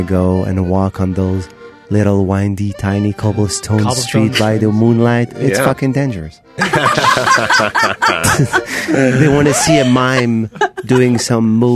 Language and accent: English; Morocco; born there; first language fr; English is a second language; moved away; also born or lived in France; I mean, that's my first language, but I was born in Morocco.